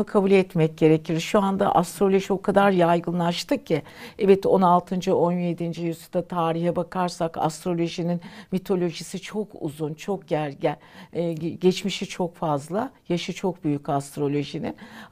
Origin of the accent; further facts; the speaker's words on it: İzmir, Turkey; born there; Ben İzmir doğumluyum. İzmir Namık Kemal Lisesi mezunu, Buca Eğitim Enstitüsü.